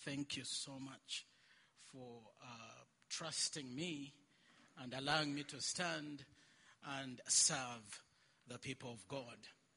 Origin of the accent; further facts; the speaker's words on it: Uganda; I come from Uganda, East Africa.